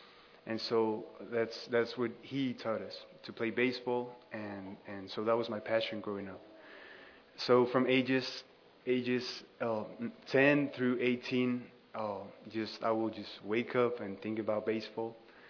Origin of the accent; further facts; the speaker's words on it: Mexico City, Mexico; You already know. I'm from Mexico City. I was born and raised there.